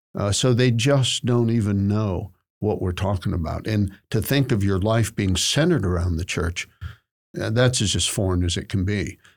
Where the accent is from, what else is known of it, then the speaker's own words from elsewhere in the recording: Ohio, United States; also born or lived in Connecticut; I was born in New England. I was born in Connecticut, would have grown up in Connecticut. My folks split before I started elementary school. My mother was an Ohio State Buckeye, so she moved back to Ohio. I really grew up in the Midwest